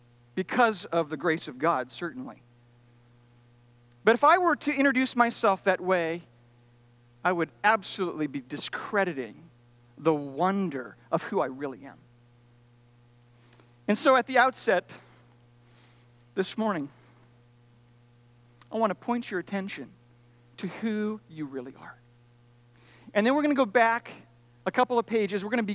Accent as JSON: {"language": "English", "town": "Cedarville", "region": "Ohio", "country": "United States", "tie": "born or raised there", "said": "having the distinct privilege of growing up in Cedarville, Ohio, and all that comes"}